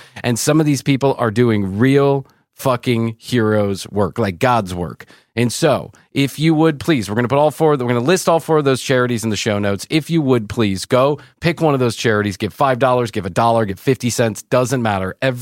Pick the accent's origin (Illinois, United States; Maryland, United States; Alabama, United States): Illinois, United States; Chicago; I'm from Chicago.